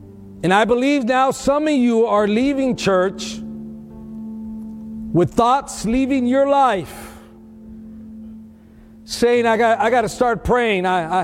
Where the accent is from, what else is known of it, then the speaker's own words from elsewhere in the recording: Texas, United States; now in Milwaukee, United States; still be in Texas right now if it wasn't for you messing up over here in Milwaukee. I had to leave my hometown.